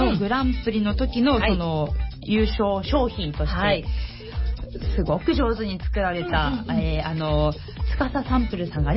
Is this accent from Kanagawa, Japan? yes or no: yes; Kawasaki, Kanagawa, Japan; あの私のふるさと幸区鹿島田も、実はあの鹿島田の狭い範囲というか、あの範囲で、